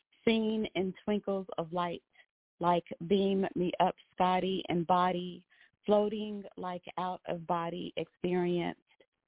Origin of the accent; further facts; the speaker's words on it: South Carolina, United States; South Carolina.